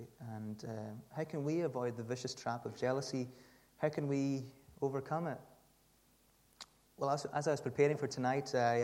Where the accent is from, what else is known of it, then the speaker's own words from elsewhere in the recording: Stornoway, Scotland, United Kingdom; now in Edinburgh, United Kingdom; I'm not from Edinburgh originally, from Stornoway up in the Western Isles, but I came to Edinburgh to study music